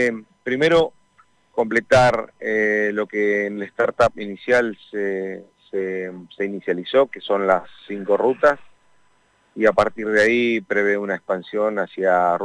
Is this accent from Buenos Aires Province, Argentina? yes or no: no; Neuquén, Argentina; Somos patagónicos, somos de la ciudad de Neuquén.